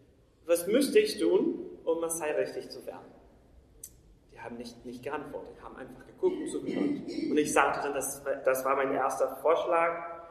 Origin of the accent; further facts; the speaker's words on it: South Region, Brazil; now in Germany; ich komme zwar aus Brasilien und ich weiß, dass manche denken, dass Brasilien ein riesiger Wald ist. Das stimmt nicht. Also im Norden schon, da ist Amazonas. Aber ich komme dann auch aus dem Süden. Wir haben auch größere Städte und sogar größer als hier in Deutschland. Und ich bin in einer Stadt geboren.